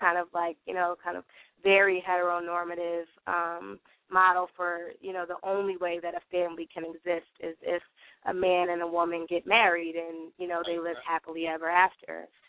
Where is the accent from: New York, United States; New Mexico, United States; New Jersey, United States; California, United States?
New Jersey, United States; And, you know, I'm from New Jersey. I'm from the state that invented Megan's Law